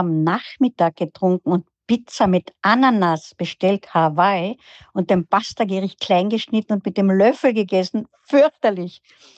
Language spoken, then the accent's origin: German; Austria; Ich als Österreicherin